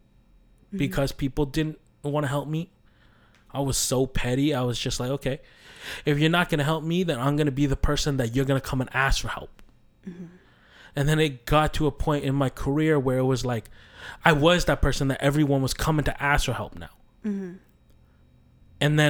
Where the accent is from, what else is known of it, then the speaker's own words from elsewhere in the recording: Kitchener-Waterloo, Ontario, Canada; to me, growing up in Kitchener-Waterloo, that's small.